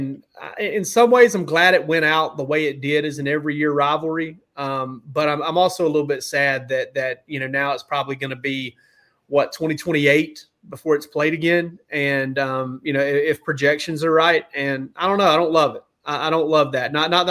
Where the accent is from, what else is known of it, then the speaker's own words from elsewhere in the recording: Georgia, United States; I grew up in South Georgia, and Georgia, Florida.